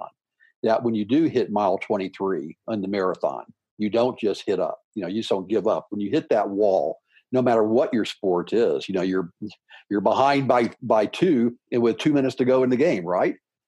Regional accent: Memphis, Tennessee, United States; I grew up in Memphis, Tennessee, elevation 300 feet. What's this Memphis boy doing on the summit of Everest?

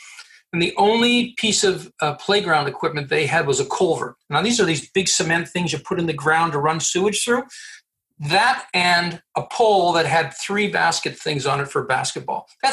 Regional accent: Quebec City, Quebec, Canada; also born or lived in Montreal; now in Gatineau, Canada; I still live in Quebec. I was born in Quebec City, lived in Montreal, and now live in the Quebec side of Ottawa.

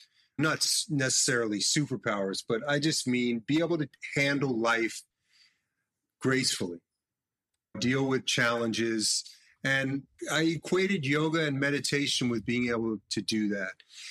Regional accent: Los Angeles, California, United States; I grew up in Los Angeles, so there was always yoga in the background.

